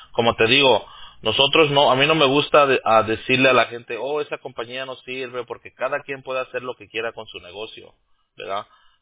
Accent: Los Angeles, California, United States; cuando yo crecí y me crié en Los Ángeles, vivía yo alrededor de mucho salvadoreño.

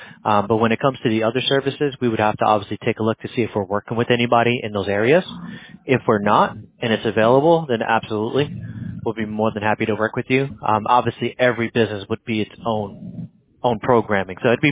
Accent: New Jersey, United States; now in Pennsylvania, United States; An accent? Yeah, no, I'm as plain as it gets. Sorry, I was born and raised in Jersey and live in PA, so it's a mixture of both.

